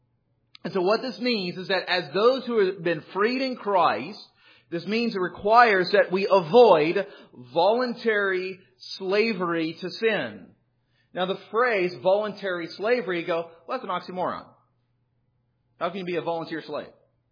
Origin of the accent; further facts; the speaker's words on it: California, United States; We grew up in Southern California. We'd go camping at the beach.